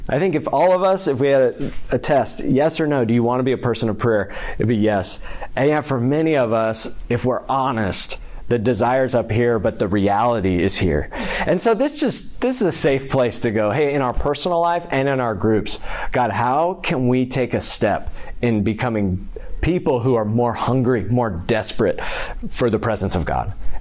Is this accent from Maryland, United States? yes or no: no; Katy, Texas, United States; I grew up in Katy, out in Katy, so I'd always heard of Houston's First, and then went to Texas A&M with like Steven and some others